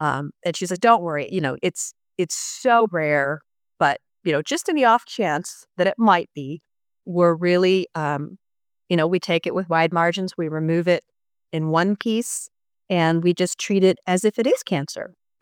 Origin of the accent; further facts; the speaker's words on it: Chicago, Illinois, United States; I am from Chicago. I'm 54 years old.